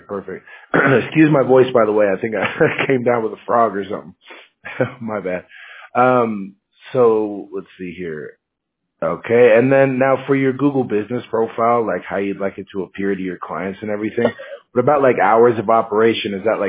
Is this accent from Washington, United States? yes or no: yes; Seattle, Washington, United States; now in Fountain Valley, United States; But me, myself, I'm actually from Washington State, you know, like Seattle area.